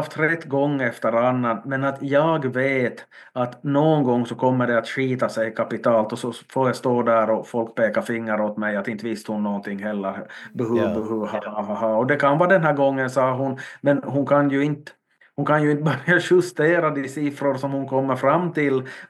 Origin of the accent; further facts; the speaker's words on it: Finland; jag menar som finländare